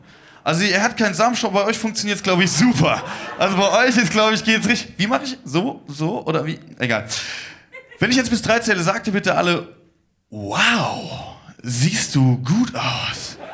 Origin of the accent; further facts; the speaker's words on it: Rhineland, Germany; ich komme aus dem Rheinland und uns wird immer auch nachgesagt, dass wir so komische Menschen wären.